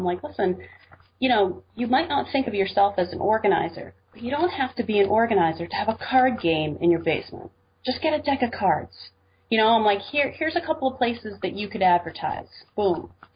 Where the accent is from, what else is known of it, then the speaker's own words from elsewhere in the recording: Truth or Consequences, New Mexico, United States; So I don't know where I was born, but that's where I was found. I grew up in Truth or Consequences, New Mexico. I grew up with my parents and my grandmother, who I loved very much.